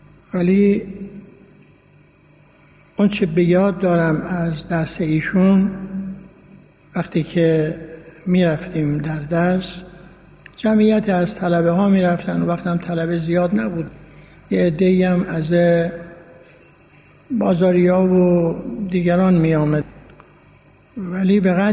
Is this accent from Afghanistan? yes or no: no; Isfahan, Iran; moved away; در سال 1321 بود که از اصفهان من آمدم به قصد طلبگی در قم